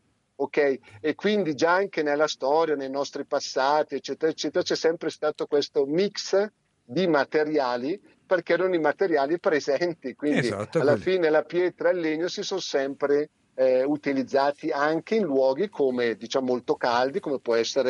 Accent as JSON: {"language": "Italian", "town": "Bergamo", "region": "Lombardy", "country": "Italy", "said": "io sono di Bergamo"}